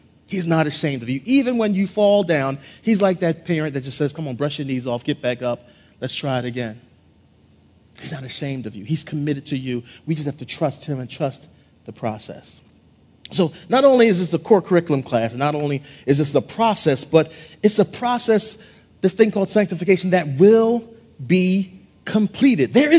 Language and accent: English; Philadelphia, Pennsylvania, United States; You guys know I'm from Philadelphia, right? Born and raised on a playground where I spent most of my days.